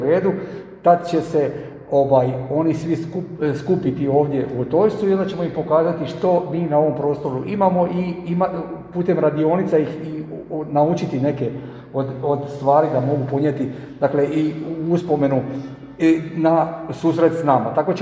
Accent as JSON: {"language": "Croatian", "country": "Croatia", "said": "koje mi kao narod Hrvati baštinimo na ovim prostorima"}